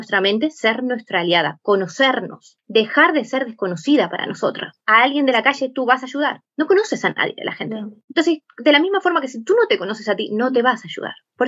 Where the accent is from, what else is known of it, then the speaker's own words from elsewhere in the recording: Argentina; moved away; Yo me crié en Argentina.